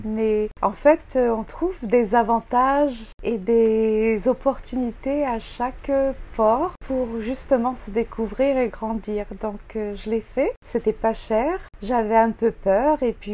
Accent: France; now in United States; Je suis une Française qui vit aux États-Unis.

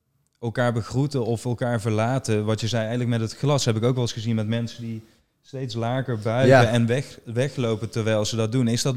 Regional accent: Netherlands; ik ben in Nederland opgegroeid en ik heb hier altijd gewoond.

